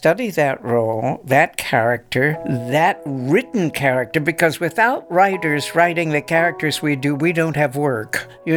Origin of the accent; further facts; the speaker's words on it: Los Angeles, California, United States; also born or lived in Shreveport; I was born in Shreveport, but then my parents moved to California, so I grew up in Los Angeles, a cosmopolitan child.